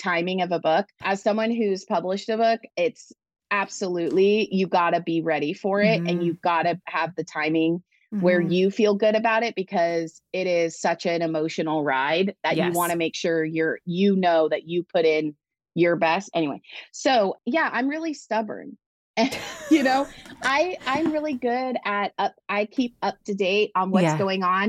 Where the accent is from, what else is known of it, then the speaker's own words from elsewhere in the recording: California, United States; I grew up in the Bay Area. I'm here right now visiting my parents.